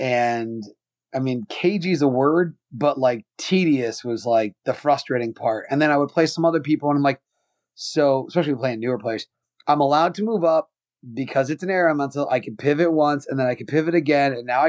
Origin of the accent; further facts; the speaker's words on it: Mid-Atlantic, United States; I'm from the Mid-Atlantic. I live in the Wilkes-Barre region of Pennsylvania, which is right around where the office was, you know, based.